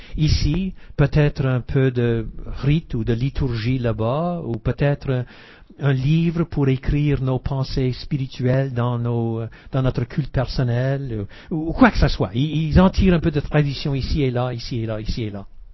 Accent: Canada; Je suis baptiste. Qu'est-ce que je peux dire? Je suis Canadien.

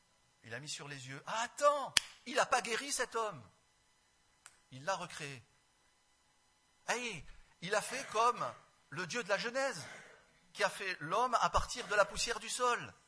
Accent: Provence-Alpes-Côte d'Azur, France; Je suis provençal, je raconte des histoires.

